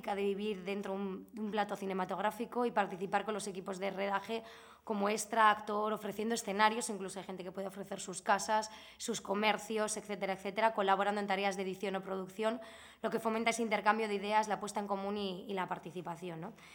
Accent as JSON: {"language": "Spanish", "town": "Bilbao", "region": "Basque Country", "country": "Spain", "said": "que soy de Bilbao además"}